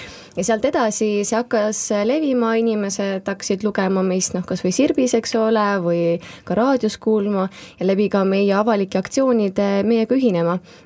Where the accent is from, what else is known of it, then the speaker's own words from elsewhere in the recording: Tallinn, Harju County, Estonia; Ja mina hakkasin taas avastama enda jaoks mu kodukohta kuskil võib-olla jah, kaks aastat tagasi.